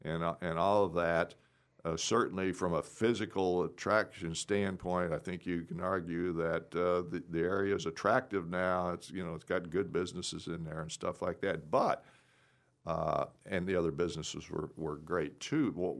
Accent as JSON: {"language": "English", "town": "Columbia", "region": "Missouri", "country": "United States", "tie": "born or raised there", "said": "I was born and raised in Columbia, and so I certainly have been aware of Sharp End."}